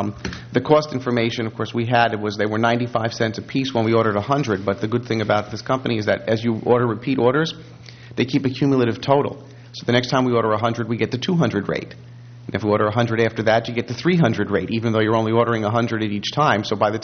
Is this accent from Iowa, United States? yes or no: no; New York, United States; when I grew up in New York, and for all these years, even when I go back